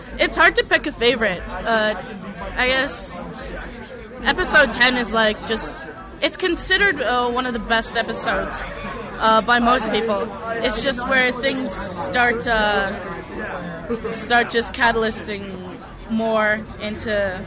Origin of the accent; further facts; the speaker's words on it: Toronto, Ontario, Canada; I'm from Toronto, Canada.